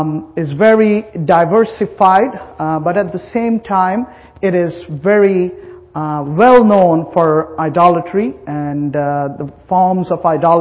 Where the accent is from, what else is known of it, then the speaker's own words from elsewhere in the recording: India; As you all know, I'm from India